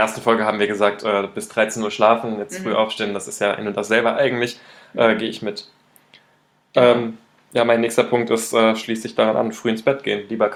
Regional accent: Hesse, Germany; aus meiner Region, wo ich herkomme, ist es auch ein Weinanbaugebiet an der Bergstraße

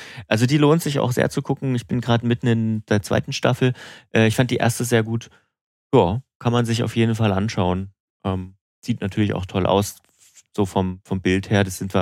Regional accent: Thuringia, Germany; Bei uns zu Hause in Thüringen.

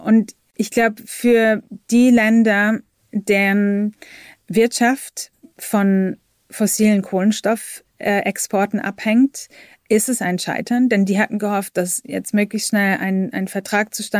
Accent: Switzerland; Denn also bei uns in der Schweiz zum Beispiel wird das allermeiste an Haushaltsabfällen, was vor allem aus Plastik besteht, verbrannt.

